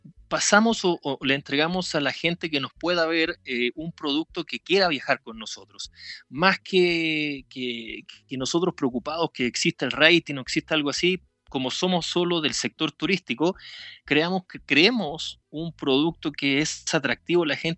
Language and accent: Spanish; Chile; como chilenos nosotros tenemos un acento, tenemos una forma de hablar totalmente distinta, primero muy rápido. Y después de hablar rápido tenemos modismos que no se conocen en otros lugares, que solo chilenos pueden entender.